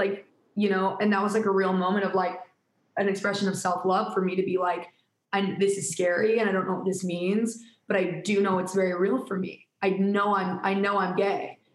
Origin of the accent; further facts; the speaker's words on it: Utah, United States; we're from Utah. And so it's a very religious place.